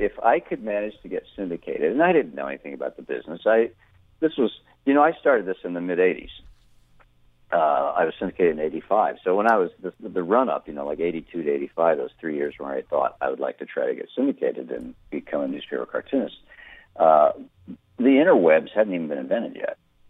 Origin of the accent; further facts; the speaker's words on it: Tulsa, Oklahoma, United States; We later moved to Tulsa, which was at the time their version of a big city. And so I was raised in Tulsa after that, went to high school there, and a lot of family that still lives there.